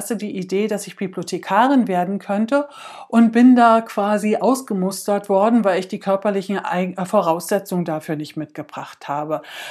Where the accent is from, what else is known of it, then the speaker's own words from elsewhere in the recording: Brandenburg an der Havel, Brandenburg, Germany; Also ich komme aus der Stadt Brandenburg oder ich bin in der Stadt Brandenburg aufgewachsen.